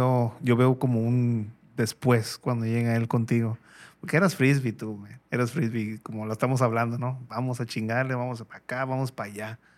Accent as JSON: {"language": "Spanish", "country": "Mexico", "said": "Y aquí en México, ¿no? Cosa que como mexicanos como que no entendemos muchas veces"}